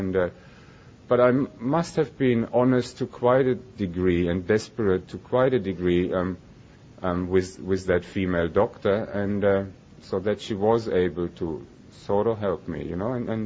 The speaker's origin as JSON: {"language": "English", "country": "Germany", "tie": "born or raised there", "second_language": "English", "said": "I was born and I grew up in Germany"}